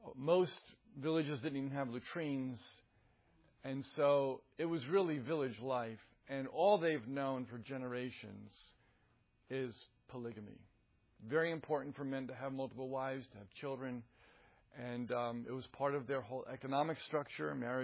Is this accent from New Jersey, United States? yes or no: yes; New Jersey, United States; I was born and raised in New Jersey. Don't judge me.